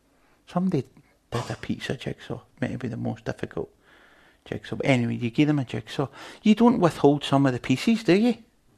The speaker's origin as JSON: {"language": "English", "region": "Scotland", "country": "United Kingdom", "said": "I mean, I come from Scotland and you get it about Scottish people."}